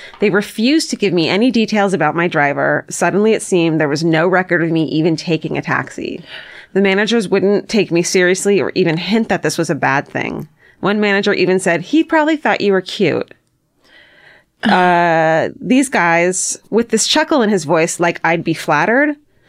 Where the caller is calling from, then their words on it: Nashville, Tennessee, United States; from Nashville, Tennessee. Longtime listener, first time caller. Like most Nashvillians, this is not my hometown, but it is my home state